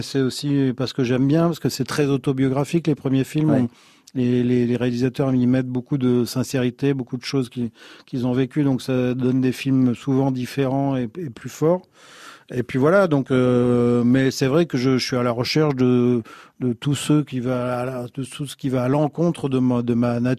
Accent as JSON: {"language": "French", "region": "Brittany", "country": "France", "said": "mais j'ai aussi un petit caractère, je suis breton, hein, quand même"}